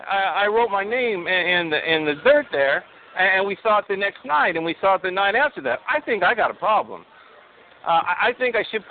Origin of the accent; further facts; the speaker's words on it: New York, United States; Philly? Get out of here. I'm from New York, please.